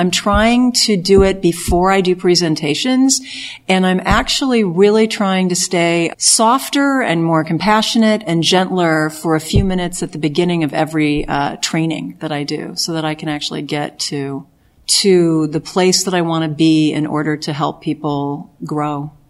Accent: Midwest, United States; I was raised in the Midwest. I love my Midwest background. I went to school back east, and then I went west

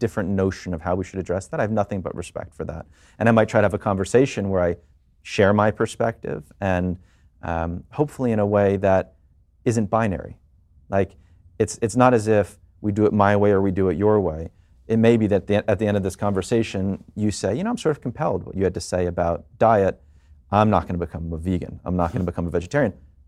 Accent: New York, United States; I am a dad, I'm a New Yorker, I'm a Jewish person, as we just said, and I'm a citizen of both America and the world.

